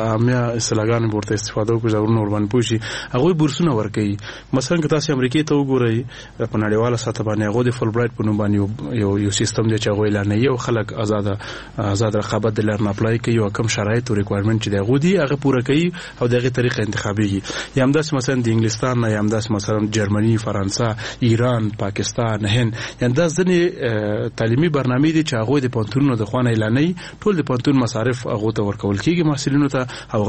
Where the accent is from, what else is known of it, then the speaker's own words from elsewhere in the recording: Nangarhar, Afghanistan; نو زه د ننګرهار ولایت ما